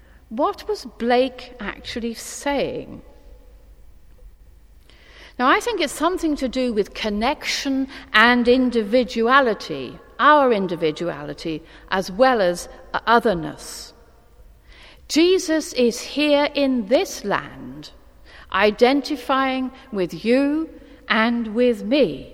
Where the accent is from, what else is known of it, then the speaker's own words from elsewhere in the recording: Wales, United Kingdom; I had my doubts before I went, English reserve and all that, even though I am Welsh.